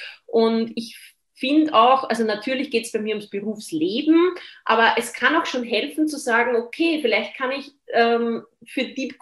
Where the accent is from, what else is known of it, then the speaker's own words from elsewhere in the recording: Austria; aber bei uns in Österreich war es in meiner Generation so